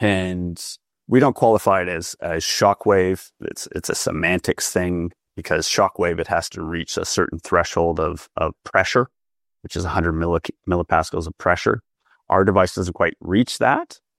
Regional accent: Canada; now in Sydney, Australia; I live in Sydney, Australia. I'm originally Canadian, but I studied here and I fell in love with the country and I stuck around.

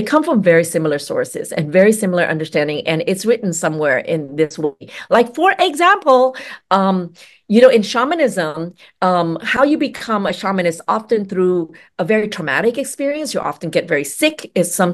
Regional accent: Vietnam; also born or lived in United States; So my experience is of a young person growing up in Vietnam and in the United States, being really afraid of ghosts or ma, right? But that's because Vietnamese people are animists.

